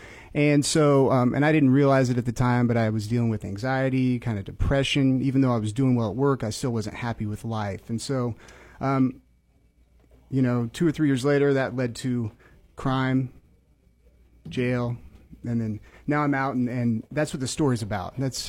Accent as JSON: {"language": "English", "town": "Emporia", "region": "Kansas", "country": "United States", "tie": "born or raised there", "said": "So grew up around here, grew up in Emporia, a lovely, easy place to live. And Aaron, you and I, we graduated right about the same era from Emporia High."}